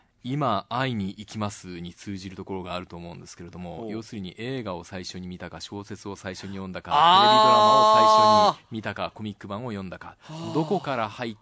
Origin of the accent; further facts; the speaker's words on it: Kyushu, Japan; うん、 その辺はね、あのすごく同じ九州人として楽しいですよね。